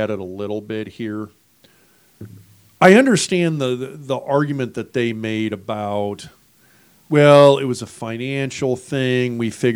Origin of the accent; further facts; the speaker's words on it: Lincoln, Nebraska, United States; I grew up in Lincoln, Nebraska.